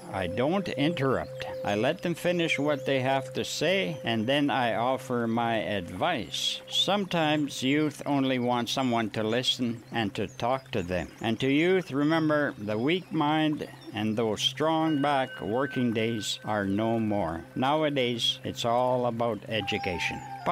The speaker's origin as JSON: {"language": "English", "town": "Beauval", "region": "Saskatchewan", "country": "Canada", "tie": "born or raised there", "first_language": "Michif", "second_language": "English", "said": "was born and raised at Beauval, Saskatchewan, and I'm a Michif Cree announcer here at MBC Radio. And my first language is Michif."}